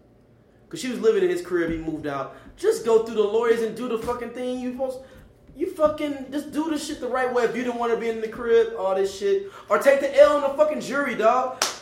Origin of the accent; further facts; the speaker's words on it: West Virginia, United States; I'm from West Virginia. I'm spicy.